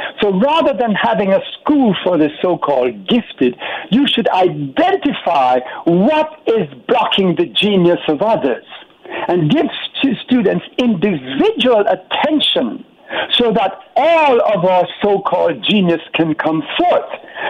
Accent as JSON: {"language": "English", "country": "Jamaica", "tie": "born or raised there", "said": "When I was growing up in Jamaica"}